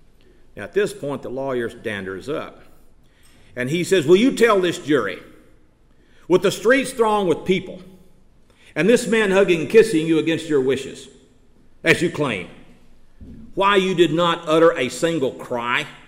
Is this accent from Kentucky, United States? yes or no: yes; Mayfield, Kentucky, United States; That was the Burgoo held in 1931 in Mayfield, my hometown, for the Democratic candidate for governor, Ruby Lafoon.